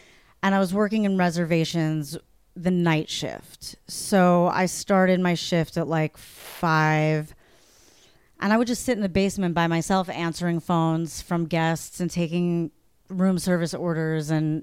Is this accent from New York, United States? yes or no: yes; New York, United States; I'm from New York, but I'm also, you know, I don't know that many daredevils.